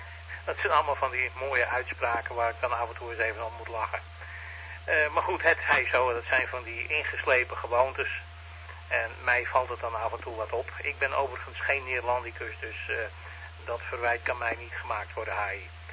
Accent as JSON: {"language": "Dutch", "region": "Friesland", "country": "Netherlands", "tie": "born or raised there", "said": "Nou ben ik een geboren en getogen Fries. Dus dat is even één. Ik spreek het niet zo vaak, maar in mijn familie spreek ik het uiteraard wel."}